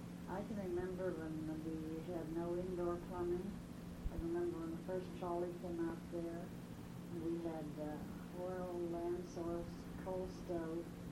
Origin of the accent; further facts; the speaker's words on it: Altoona, Pennsylvania, United States; I'm from Altoona, and I'm largely a public school product. I had 3 years with the Sisters of Charity at the Cathedral School in Altoona.